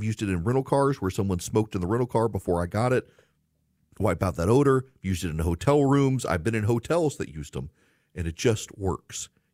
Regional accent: United States; I don't say that because I'm American.

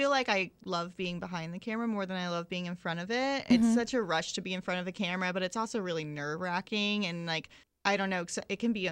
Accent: Palatka, Florida, United States; moved away as an adult; now in Jacksonville, United States; I'm actually from Palatka.

